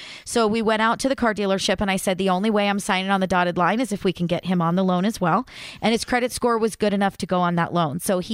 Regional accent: United States; I am a Chevy Ford girl all the way. I am definitely an American girl.

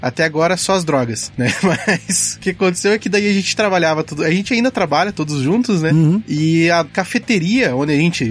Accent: Curitiba, Paraná, Brazil; eu sou de Curitiba, nascido e crescido aqui. Poucas vezes eu saí daqui, então eu sou o leite quente mesmo, né? Então, o vício de linguagem, o sotaque, vocês vão notar aí conforme o papo.

